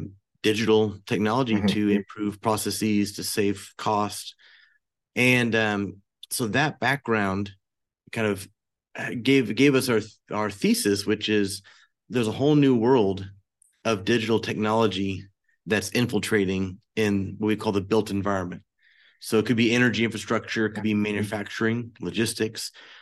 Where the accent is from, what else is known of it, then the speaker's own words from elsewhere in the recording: Oklahoma, United States; But my background, I'm from Oklahoma originally. I've been all over, but always called Oklahoma home.